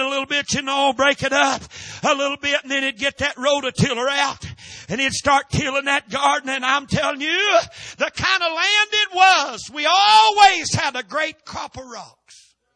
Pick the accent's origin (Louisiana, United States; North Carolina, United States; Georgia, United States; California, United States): North Carolina, United States; My daddy had a garden when I was a boy. And we're from Randolph County, North Carolina, right in the center of the state.